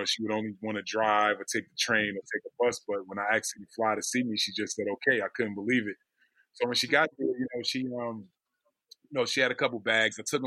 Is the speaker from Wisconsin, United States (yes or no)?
no; Orange, New Jersey, United States; growing up in Orange, New Jersey, you know, I grew up in the 80s during the war on drugs.